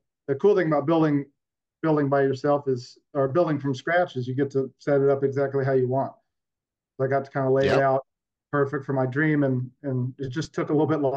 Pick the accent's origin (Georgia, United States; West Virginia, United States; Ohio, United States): Georgia, United States; Atlanta; now in Asheville, United States; I'm not. I grew up outside of Atlanta. So I spent the majority of my time in suburban Atlanta and then moved up here in the end of 2018.